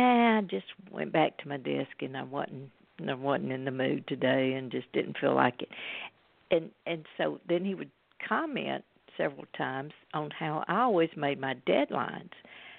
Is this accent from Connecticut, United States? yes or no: no; Alabama, United States; in South Alabama, but just right over the Florida line there.